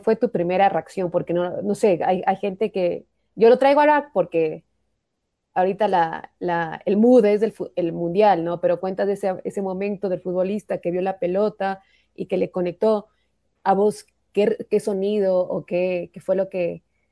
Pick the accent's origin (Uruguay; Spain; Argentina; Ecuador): Ecuador; Quito, Pichincha; Yo soy de Pichincha también, nuestra provincia es Pichincha, pero yo soy de Quito